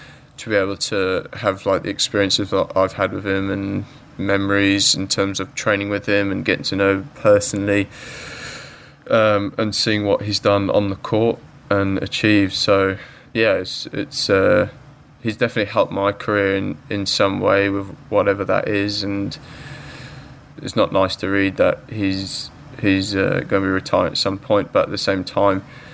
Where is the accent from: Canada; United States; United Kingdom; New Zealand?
United Kingdom; Obviously, being British, and he's Britain's greatest tennis player ever